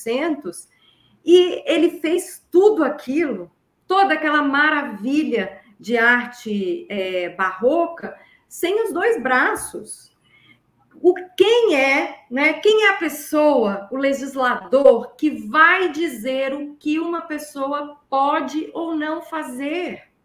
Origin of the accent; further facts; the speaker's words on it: Minas Gerais, Brazil; Eu sou mineira, família toda ali de Ouro Preto